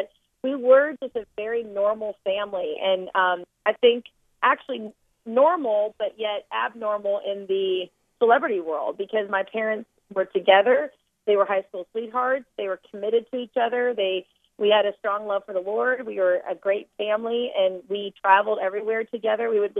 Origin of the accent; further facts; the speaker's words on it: Montreal, Quebec, Canada; born there; I was born in Montreal in 1980, October 6, 1980. And yeah, that was Expo. So I'm the only Canadian. Well, I'm American, but, you know, I was born in Canada.